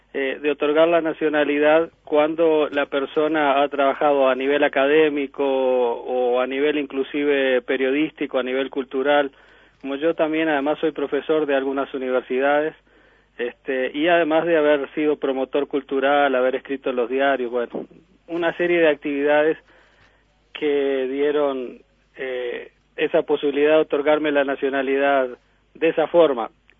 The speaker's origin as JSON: {"language": "Spanish", "country": "Uruguay", "lives_now": "Ecuador", "said": "en este momento podría ser más ecuatoriano que uruguayo en ese sentido, pero me siento tan ecuatoriano como uruguayo."}